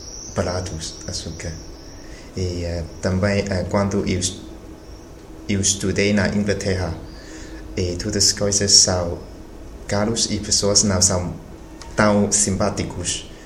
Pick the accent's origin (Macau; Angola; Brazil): Macau; Portuguese is a second language; now in Portugal; Porque sou de Macau e a língua portuguesa é uma oficial, língua oficial em Macau. Mas eu nunca aprendi antes de vir a Portugal.